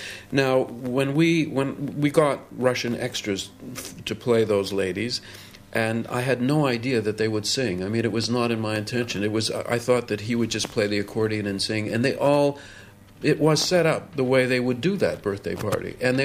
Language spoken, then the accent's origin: English; Toronto, Ontario, Canada; my hometown of Toronto prides itself on also on being multicultural